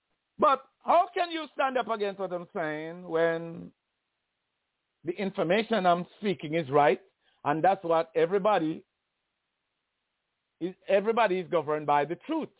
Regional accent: Jamaica; Because I come from Jamaica.

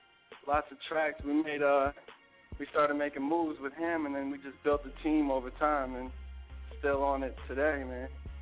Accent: New London, Connecticut, United States; I was born in New London, Connecticut, and I pretty much came back to establish my name with my hometown.

